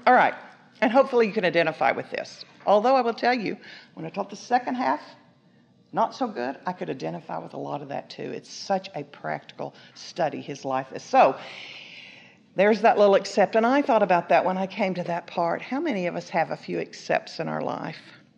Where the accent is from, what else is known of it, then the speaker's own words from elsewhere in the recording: Texas, United States; But I'm from West Texas, and we talk fast and hard, so.